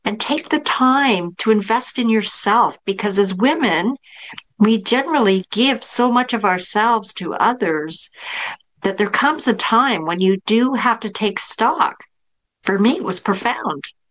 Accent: Canada; because I am from Canada.

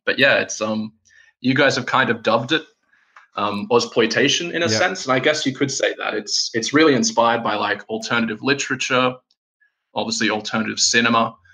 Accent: Australia; now in Helsinki, Finland; I'm sitting here in Helsinki, Finland, despite the fact I'm Aussie. I've lived here for a while.

